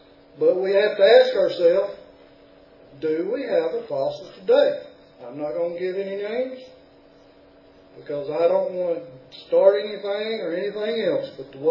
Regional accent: the South, United States; I'm a Southerner. A Southern Greek, how about that?

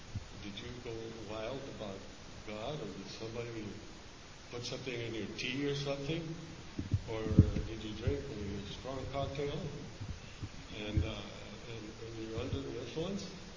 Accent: Santa Fe, New Mexico, United States; I'm from Santa Fe, and I had the reputation of being an athlete. And so, you get to know the whole town.

